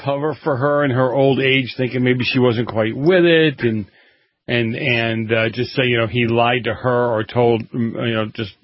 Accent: United States; Yeah, I'm an American. Through and through, American. Born on this soil, right?

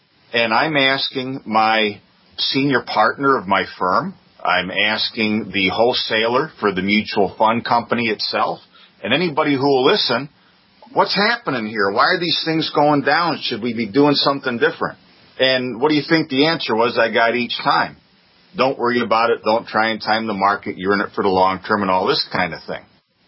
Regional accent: Binghamton, New York, United States; a regional financial planning firm where I grew up in Binghamton, New York, Dean.

